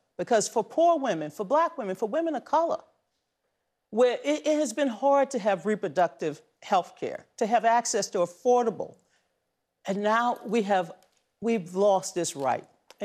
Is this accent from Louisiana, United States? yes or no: yes; Louisiana, United States; In my home state of Louisiana, a trigger state